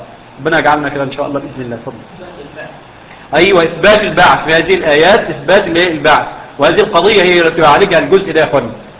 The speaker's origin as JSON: {"language": "Arabic", "country": "Egypt", "said": "يعني عندنا في مصر في سنه من السنوات مش فاكر كانت 2000 ولا امتى"}